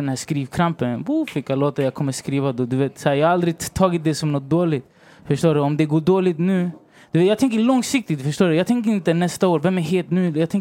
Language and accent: Swedish; Rinkeby, Stockholm County, Sweden; jag är chilenare, jag bor i Sverige och jag är från Rinkeby.